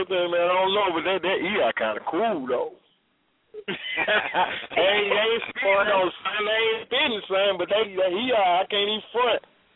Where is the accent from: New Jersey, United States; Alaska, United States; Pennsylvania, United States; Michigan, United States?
New Jersey, United States; also born or lived in New York; I'm a Jersey head. I'm a New York head from the jump.